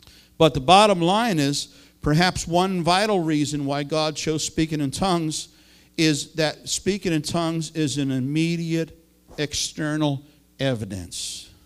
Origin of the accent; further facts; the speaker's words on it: New York City, New York, United States; This is a Bronx boy. I grew up in New York City.